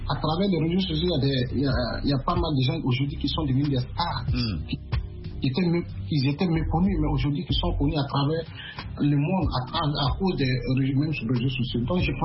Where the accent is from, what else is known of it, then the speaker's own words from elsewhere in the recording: Burkina Faso; also born or lived in Abidjan; now in United States; Et juste quand j'ai quitté Abidjan, quand j'étais arrivé au pays, au Burkina, paf, les pandémies, ça a commencé, ils ont commencé à fermer les frontières. Donc, facilement, j'ai passé plus de 6 mois à Ouagadougou là-bas.